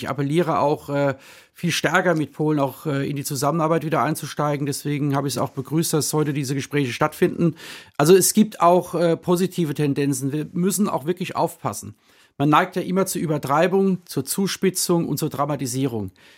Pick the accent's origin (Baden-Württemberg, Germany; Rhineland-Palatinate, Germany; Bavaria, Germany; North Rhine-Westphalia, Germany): Rhineland-Palatinate, Germany; Worms; Ich komme aus Worms